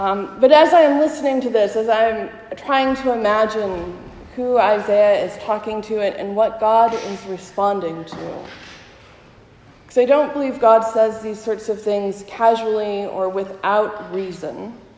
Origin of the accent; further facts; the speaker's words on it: Helena, Montana, United States; I grew up in Helena, Montana, which means, as my father once told a telemarketer, we lived about a mile from the state capitol building and about a mile from a working ranch.